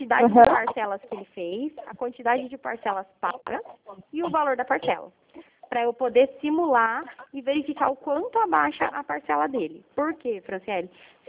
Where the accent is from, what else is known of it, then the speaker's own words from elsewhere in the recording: Cornélio Procópio, Paraná, Brazil; eu sou de Cornélio Procópio, aqui do ladinho de Londrina.